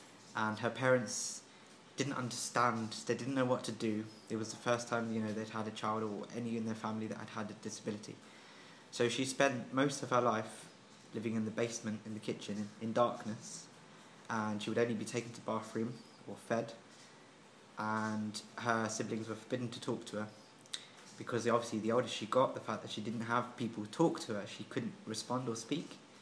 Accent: Colombia; I'm originally from South America in Colombia.

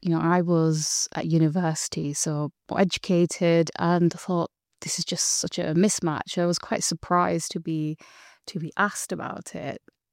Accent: Azad Kashmir, Pakistan; And so we're from Pakistan administered Kashmir.

